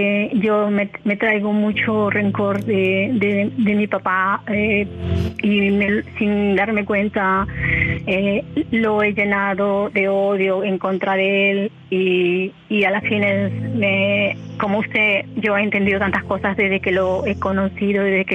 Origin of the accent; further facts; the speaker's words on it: Huacho, Lima, Peru; born there; Yo en Huacho, provincia de Lima, se llama la capital de Perú.